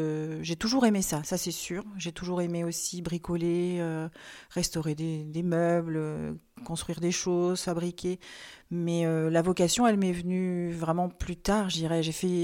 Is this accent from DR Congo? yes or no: no; Saint-Jean-Saint-Germain, Centre-Val de Loire, France; also born or lived in Châtillon-sur-Indre; j'ai un petit pied dans le Berry, ce qu'on appelait autrefois la petite Touraine. Je suis née à Châtillon-sur-Indre et j'ai grandi à Saint-Jean-Saint-Germain, donc sur les bords de l'Indre.